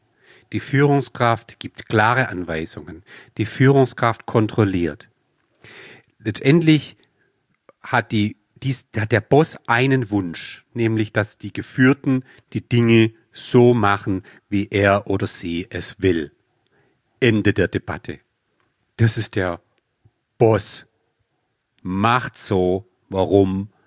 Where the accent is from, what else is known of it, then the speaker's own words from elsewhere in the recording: Baden-Württemberg, Germany; bin ich Schwabe